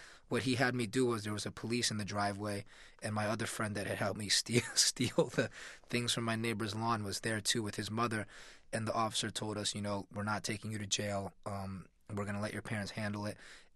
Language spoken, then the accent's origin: English; United States; the thing that was most difficult for me was growing up in America